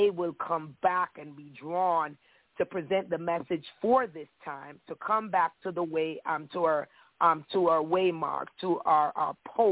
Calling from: Maryland, United States; I'm calling from the Maryland DMV area.

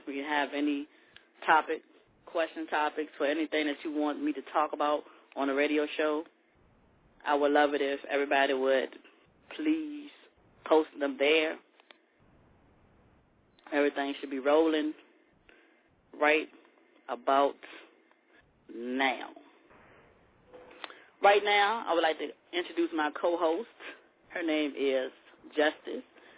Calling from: Richmond, Virginia, United States; I'm calling from Richmond, Virginia.

